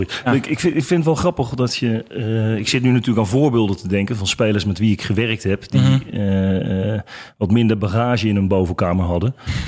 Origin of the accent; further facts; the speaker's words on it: Netherlands; Hoe Amerikaanse sporters te beïnvloeden zijn door een coach, geloven wij bijna niet als Nederlanders.